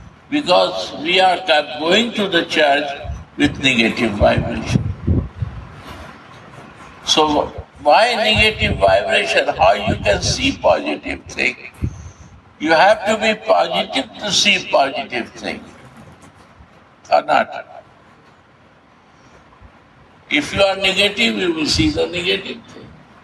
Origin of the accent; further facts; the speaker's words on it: India; You see, I'm an Indian, right? Hindu.